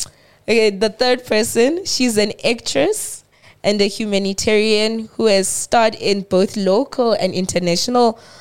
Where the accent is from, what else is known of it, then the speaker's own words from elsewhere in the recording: Venda, Limpopo, South Africa; now in Johannesburg, South Africa; Like, guys, I'm from Venda, guys. I have Venda jeans. Like, Joburg weather cannot make me sweat.